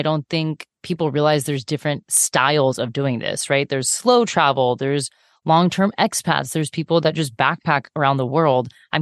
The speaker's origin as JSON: {"language": "English", "region": "Florida", "country": "United States", "said": "Also, I'm from Florida as well."}